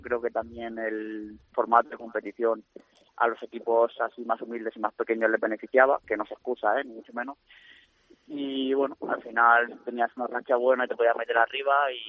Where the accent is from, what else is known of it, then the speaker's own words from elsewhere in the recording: Alicante, Valencian Community, Spain; Eso sí que lo sé, porque al final soy de aquí